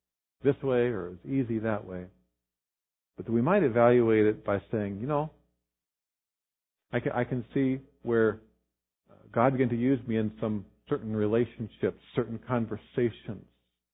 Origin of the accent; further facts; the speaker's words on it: United States; As American Christians, we have a lot to be grateful for.